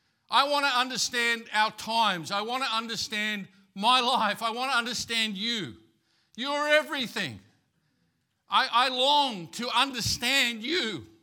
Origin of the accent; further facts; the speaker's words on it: Bracken Ridge, Queensland, Australia; I remember as a teenager, growing up in Bracken Ridge, you know, and nearby here